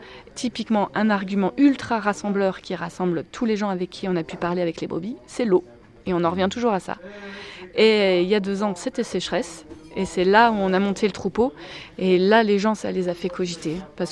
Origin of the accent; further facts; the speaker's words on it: Auvergne-Rhône-Alpes, France; Nous venons de Haute-Loire principalement, un petit peu de la Loire aussi.